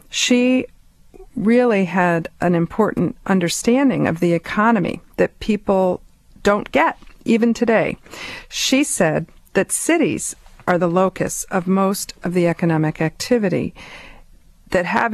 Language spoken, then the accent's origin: English; Denver, Colorado, United States; born there; I was born in Denver, Colorado, which is a little bit like a cousin of Calgary's.